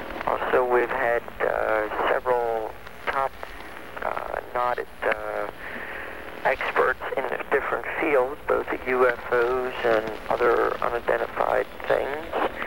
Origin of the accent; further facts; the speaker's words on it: Baltimore, Maryland, United States; No, I am from Baltimore.